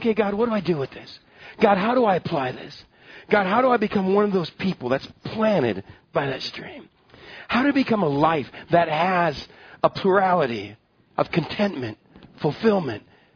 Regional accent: Iowa, United States; The pheasant hunting I did for those few years growing up in Iowa, you know where the rivers are and where the creeks are.

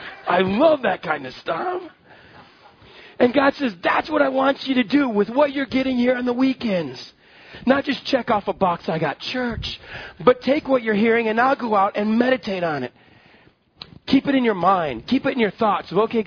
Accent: Iowa, United States; The pheasant hunting I did for those few years growing up in Iowa, you know where the rivers are and where the creeks are.

